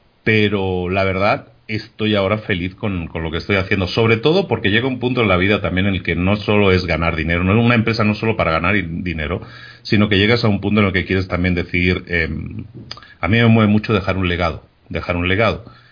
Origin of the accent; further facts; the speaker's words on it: Barcelona, Catalonia, Spain; yo soy de Barcelona.